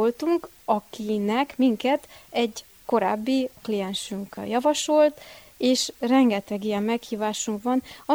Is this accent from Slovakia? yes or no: no; Transylvania, Romania; Ugye mi magyar vidékről megyünk, román vidékekre, magyar emberek vagyunk, eleinte én sem beszéltem, kimondottan helyesen a román nyelvet